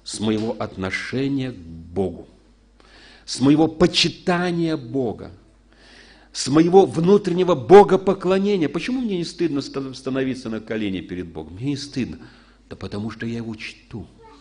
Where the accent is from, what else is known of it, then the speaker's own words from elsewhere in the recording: Saint Petersburg, Russia; Я из Ленинграда в прошлом, это сейчас он Петербург.